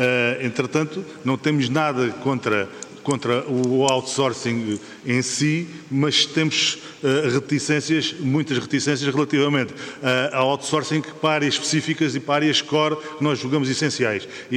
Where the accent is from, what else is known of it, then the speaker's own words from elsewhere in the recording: Faro, Portugal; Eu sou de Faro, tenho outro colega de Faro que veio comigo